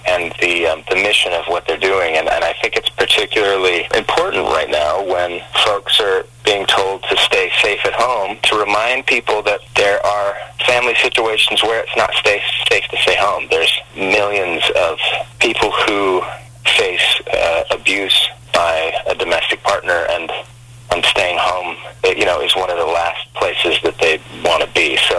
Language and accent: English; Fresno, California, United States; we're all from Fresno, California. And we all went to high school together.